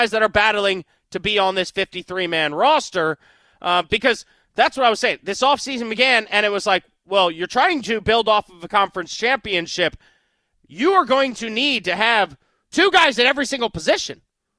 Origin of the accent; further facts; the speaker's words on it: Fairfax Station, Virginia, United States; This rivalry means a lot to me because I was born and raised in Fairfax Station to a dad who was from New York that came to D.C. and fell in love with the Redskins in the 80s